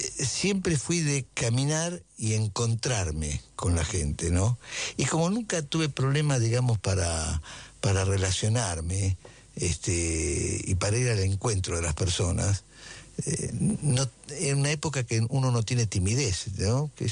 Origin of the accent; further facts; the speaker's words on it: Buenos Aires, Argentina; also born or lived in Tucumán; No, yo nací en Tucumán, mi hermano también nació en Tucumán, los dos, pero nos criamos en Buenos Aires. Después hicimos la universidad en Tucumán.